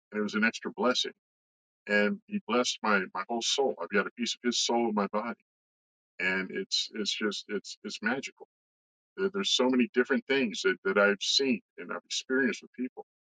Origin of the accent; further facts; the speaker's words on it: California, United States; also born or lived in Las Vegas; I grew up in California, then I moved to Las Vegas, and I got into trouble